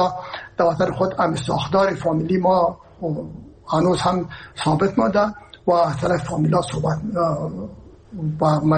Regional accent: Herat, Afghanistan; من که اصلا از هرات هستم و پدر و مادر من هرات هستن

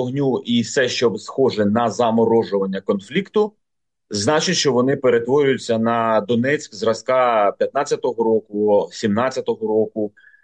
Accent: Berdiansk, Zaporizhzhia Oblast, Ukraine; де моє рідне місто Бердянський район

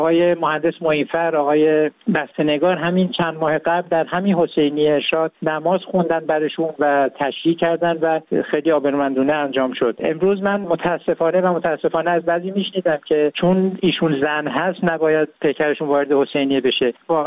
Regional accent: Iran; من الان به عنوان یک ایرانی واقعا شرمنده ام که چرا حکومت کشورم این جور مسئله رو

